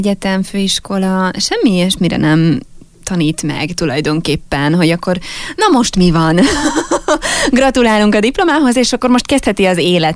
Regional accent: Nagykanizsa, Zala, Hungary; Nem, én Nagykanizsán nőttem fel, mert én zalai vagyok, és akkor a férjem révén fújt ide a szél.

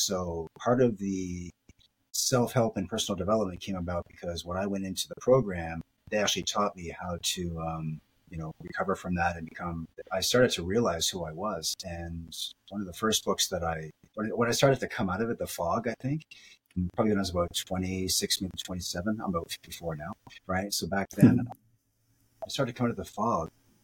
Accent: Halifax, Nova Scotia, Canada; also born or lived in Vancouver; I grew up in Halifax. I moved up to Vancouver after I was finished college because there weren't any jobs.

